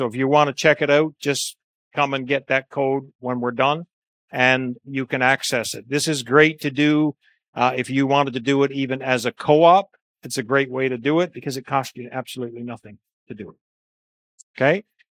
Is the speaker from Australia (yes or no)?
no; Newfoundland and Labrador, Canada; and I'm from Newfoundland, so small community